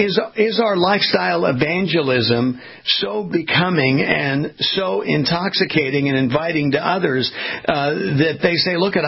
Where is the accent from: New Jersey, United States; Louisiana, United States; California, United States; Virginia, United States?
California, United States; being a West Coast boy growing up in California on the waves of Southern California beaches